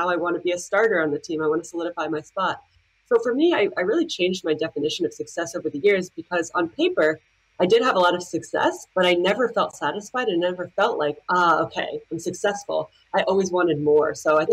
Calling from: New Jersey, United States; I am in New Jersey in the US, if you can't tell by my accent.

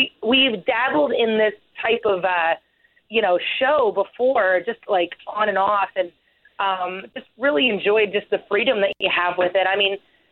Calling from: Warren, Ohio, United States; I am in not so sunny Ohio, Warren, Ohio, actually.

